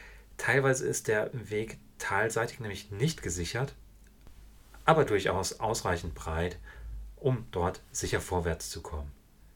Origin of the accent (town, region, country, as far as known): North Rhine-Westphalia, Germany; born or raised there